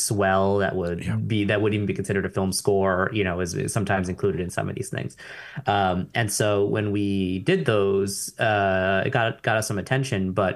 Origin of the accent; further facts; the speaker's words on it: New York, United States; born there; It's not. I was born in New York.